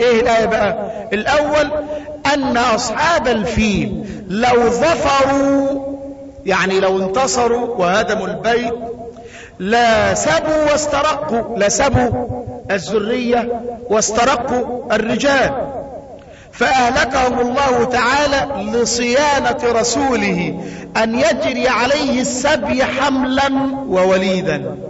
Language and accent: Arabic; Sharqia Governorate, Egypt; وهذا حدث قريبا عندنا في الشرقية